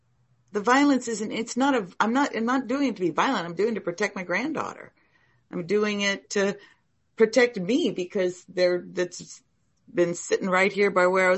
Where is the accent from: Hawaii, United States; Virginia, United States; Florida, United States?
Hawaii, United States; moved away as an adult; when I came from Hawaii to the mainland when I was 27, we ended up in Boston and I turned into the road rage bitch.